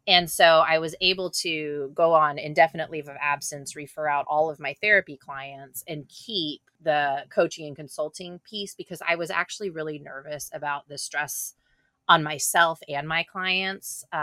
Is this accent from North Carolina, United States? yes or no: no; Texas, United States; I grew up in Texas where everything is hot all the time